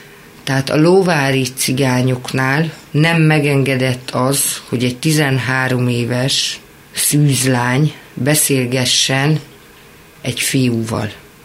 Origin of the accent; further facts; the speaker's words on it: Piliscsaba, Pest, Hungary; ugye én Pilis Csabán nevelkedtem, mint mondtam, Esztergomban dolgoztam a misszióba